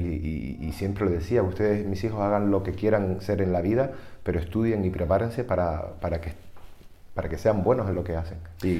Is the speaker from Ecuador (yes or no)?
no; Las Palmas, Canary Islands, Spain; Una es el piso del barrio de Arenales, un piso de 4 habitaciones en el centro de la ciudad de Las Palmas, y la otra era la casa de la playa, que es la casa del barrio marinero de San Cristóbal